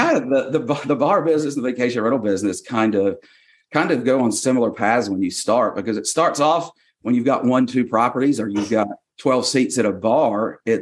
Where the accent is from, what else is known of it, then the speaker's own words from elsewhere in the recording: Birmingham, Alabama, United States; But I grew up in Birmingham, Alabama. We had a condo down in Destin, or multiple condos growing up.